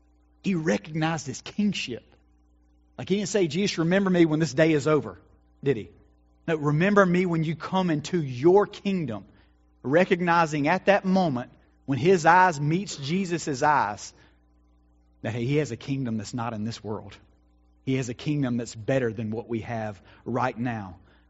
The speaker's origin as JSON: {"language": "English", "region": "the South", "country": "United States", "said": "And when we label men as good, you know, good old boys, right? We're from the South."}